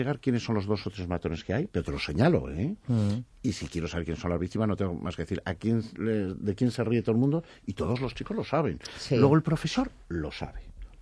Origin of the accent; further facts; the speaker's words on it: Estella, Navarre, Spain; Y entonces ya le dije, bueno, yo soy de Estella.